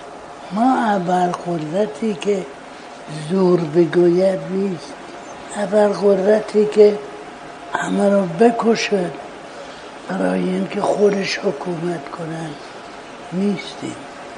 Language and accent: Persian; Iran; ما ایرانی هستیم و به ایرانیتمون افتخار هم میکنیم